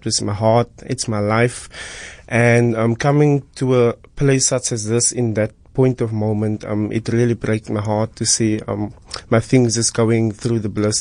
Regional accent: Bontyhevel, South Africa; As a young man growing up in Bontyhevel

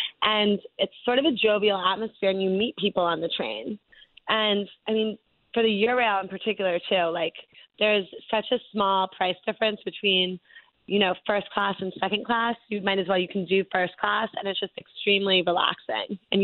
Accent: New Jersey, United States; keep in mind that I grew up in New Jersey, so I've been riding New Jersey Transit

